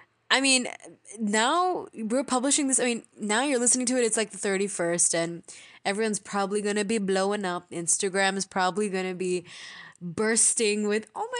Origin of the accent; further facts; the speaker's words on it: India; We are Indian postgrads in psychology, one among those that actually can't read your mind.